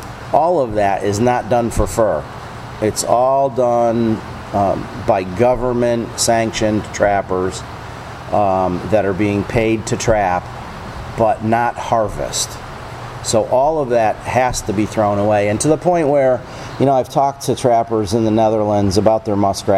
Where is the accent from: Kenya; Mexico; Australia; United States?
United States; Connecticut; I'm from Connecticut. I've lived in Connecticut my whole life. Please don't hold that against me.